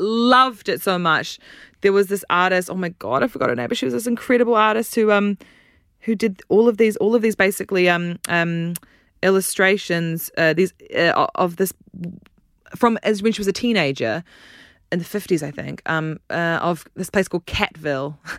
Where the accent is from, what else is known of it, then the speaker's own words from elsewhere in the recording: Auckland, New Zealand; I grew up in Auckland.